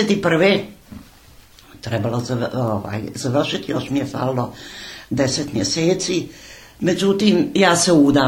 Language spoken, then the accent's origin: Bosnian; Gradiška, Republika Srpska, Bosnia & Herzegovina; also born or lived in Rijeka; E onda sam ja, još dok sam bila dijete u Gradišci, radila, svašta radila.